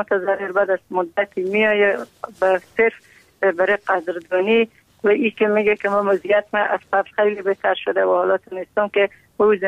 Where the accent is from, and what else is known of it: Afghanistan